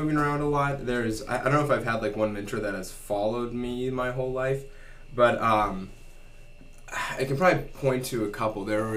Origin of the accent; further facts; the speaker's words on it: England, United Kingdom; born there; also born or lived in St. Louis / Southern Alabama / Germany; Grew up all over the place. My dad was in the military, so I was actually born in England and lived there for 10 months. And then we moved to St. Louis for 3 years, and then Southern Alabama for 3 years, and then Germany